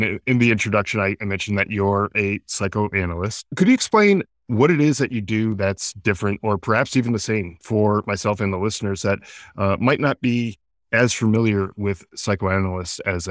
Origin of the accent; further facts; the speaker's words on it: Connecticut, United States; I'm also from Connecticut, yeah.